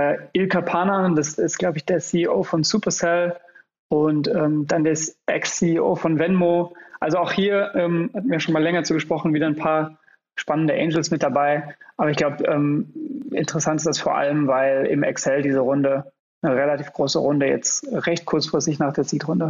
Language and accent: German; Vilnius, Vilnius County, Lithuania; German is a second language; Aus Litauen, Vilnius, genau.